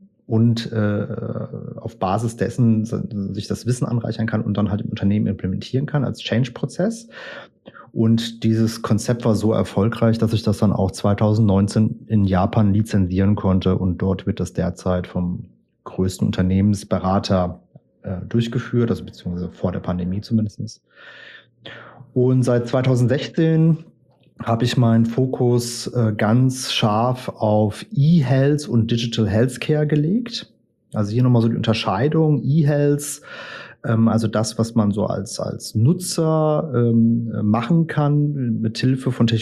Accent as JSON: {"language": "German", "country": "Germany", "lives_now": "Portugal", "said": "44 Jahre. Ich bin Deutscher, lebe in Portugal."}